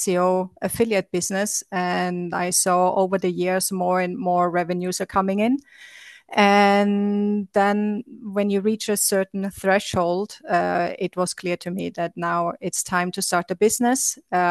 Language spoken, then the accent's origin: English; Austria; English is a second language; now in Malta; So originally I'm from Austria